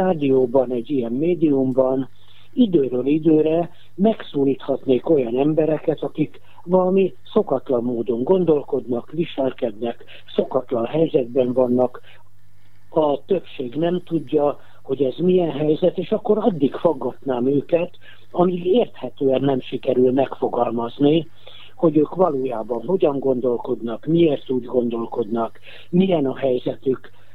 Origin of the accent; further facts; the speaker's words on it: Budapest, Hungary; Budapesti vagyok, édesanyám családja is, és édesapám családja is eredetileg Erdélyből jött Budapestre, de itt ismerkedtek meg egymással, én már itt születtem.